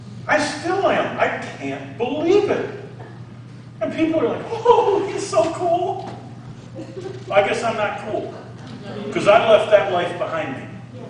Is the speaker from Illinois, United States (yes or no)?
yes; Fulton, Illinois, United States; I grew up in or around Fulton, Illinois. I've been here my whole life. I'm not a pastor that's a transplant. I have lived here for over 64 years.